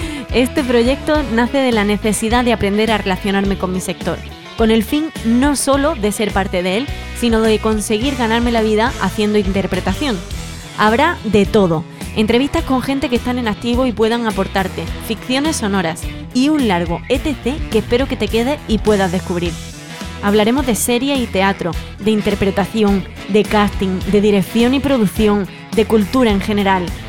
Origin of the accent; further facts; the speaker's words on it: Almería, Andalusia, Spain; Nosotros somos de Almería.